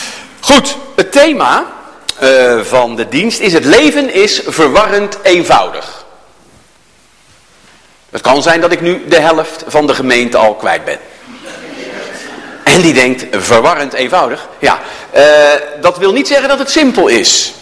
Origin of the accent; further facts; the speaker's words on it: Rotterdam, South Holland, Netherlands; born there; now in Doorn, Netherlands; Ik ben zelf geboren in Rotterdam-Zuid. Dat hoor je niet meer aan mij, dus ik zeg het er heel even bij.